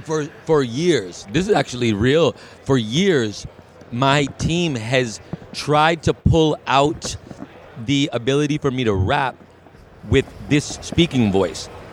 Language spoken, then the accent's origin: English; Toronto, Ontario, Canada; Born and raised in Toronto. I'm a Canadian boy.